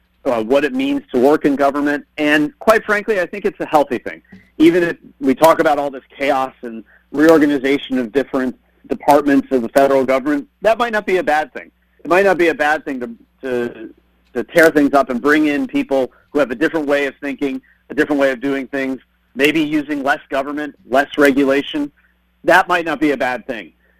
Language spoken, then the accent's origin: English; New York City, New York, United States; I'm from New York City, and I see the same problem all throughout upstate New York